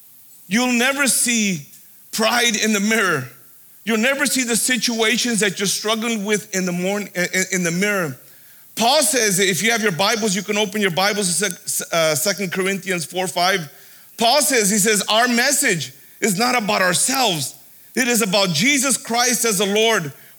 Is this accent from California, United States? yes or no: yes; Indio, California, United States; I'm from Indio, California.